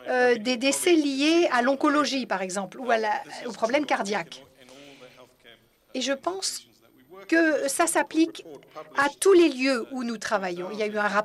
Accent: Cape Town, Western Cape, South Africa; moved away; Je viens de Cape Town, en Afrique du Sud, et je suis un exilé, et ça fait 25 ans que je suis en exil

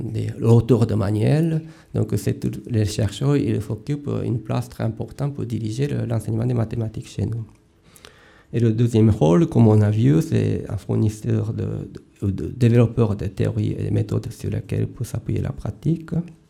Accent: Japan; French is a second language; Chez nous, au Japon, il y a des rapports humains, personnels, un peu spéciaux.

